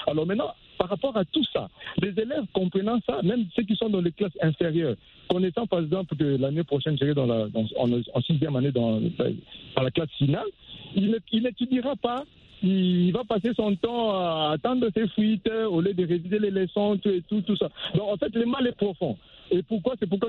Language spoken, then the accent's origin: French; DR Congo; ici, chez nous, en RDC